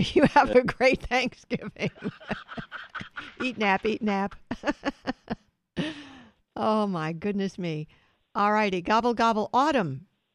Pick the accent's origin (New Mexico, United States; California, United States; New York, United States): New York, United States; Brooklyn; They're called bagels. Yes, I'm from Brooklyn. We know this joke.